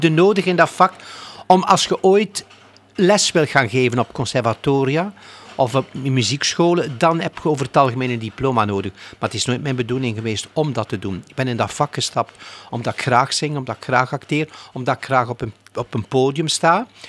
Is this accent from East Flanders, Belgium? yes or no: yes; Ghent, East Flanders, Belgium; born there; Gent is voor mij nog altijd mijn stad waar ik geboren ben, waar ook alles begonnen is, waar mijn carrière begonnen is, ja. Waar ik mijn grote liefde gevonden heb, waar mijn ouders gestorven zijn, waar mijn ouders wonen, waar mijn ouders gewoond hebben.